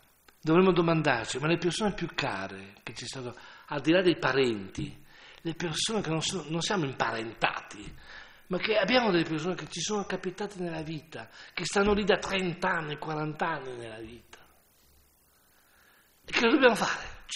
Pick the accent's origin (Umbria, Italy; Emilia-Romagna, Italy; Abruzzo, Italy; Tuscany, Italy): Emilia-Romagna, Italy; Ferrara; Io sono di Ferrara, io mi sono vergognato.